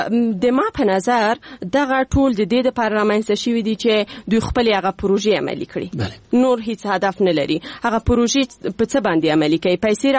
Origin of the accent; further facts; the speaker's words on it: Paktia, Afghanistan; زه د پکتیا د دسی یو ولسوالۍ چې اصلا الته د انجونو لپاره هیڅ کوانځای نشته،